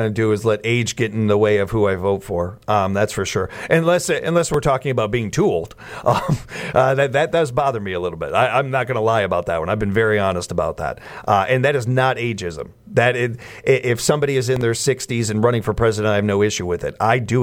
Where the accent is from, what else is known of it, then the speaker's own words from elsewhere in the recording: Chicago, Illinois, United States; I grew up in Chicago. I know politics.